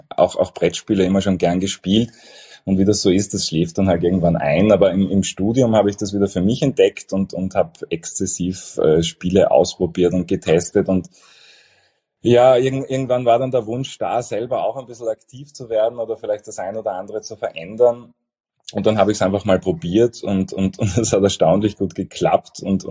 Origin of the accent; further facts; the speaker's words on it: Vienna, Austria; Ja, also ich bin ein Wiener